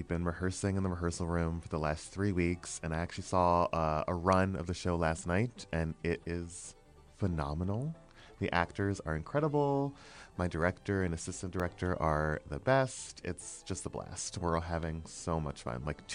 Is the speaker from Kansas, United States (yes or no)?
no; Philadelphia, Pennsylvania, United States; moved away as an adult; now in Pittsburgh, United States; So don't hold it against me, but I'm from Philadelphia. Thank you. I appreciate it. I grew up in Philly and then I came to Pittsburgh to go to Pitt. I've been here since 2009 and now I live in Hazelwood